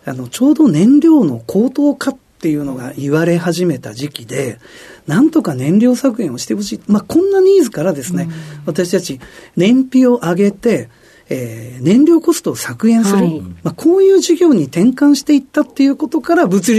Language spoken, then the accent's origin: Japanese; Nagoya, Aichi, Japan; also born or lived in Kitakyushu; 小学校に入る前にですね、はい、父の転勤で、はい、それで名古屋の方に移りまして、ですから小学校からは、まあ、具体的に言うと春日井市というところですが、はい、そこで、生活しておりました。